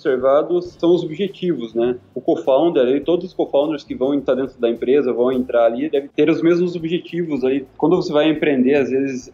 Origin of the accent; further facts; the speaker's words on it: Guarapuava, Paraná, Brazil; Eu sou de Guarapova, que é uma cidade aqui do interior.